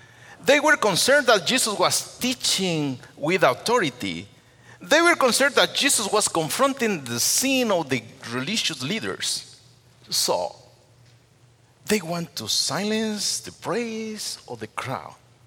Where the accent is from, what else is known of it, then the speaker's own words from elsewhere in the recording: Ecuador; In July 1988, there was an IMB missionary in Ecuador, my home country.